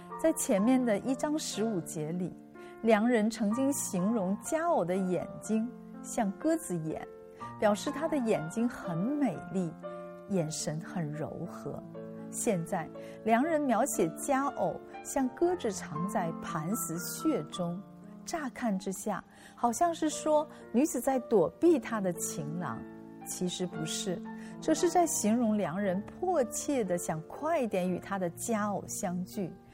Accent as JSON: {"language": "Chinese", "country": "China", "said": "而我们中国人喜欢用竹子来代表平安"}